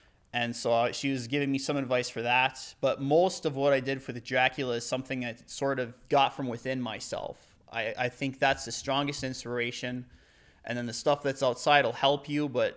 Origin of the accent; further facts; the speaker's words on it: Ishpeming, Michigan, United States; now in Charlotte, United States; Not really. I mean, I'm from here now. I moved here from Ishpeming, Michigan in the UP back in April of 2014. There isn't very much work up there.